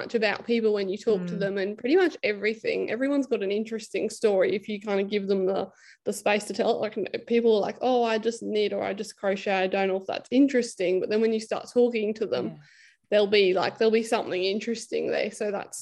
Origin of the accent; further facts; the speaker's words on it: Australia; especially that being Australian, because I think we're all a bit deprived of that in this marketplace.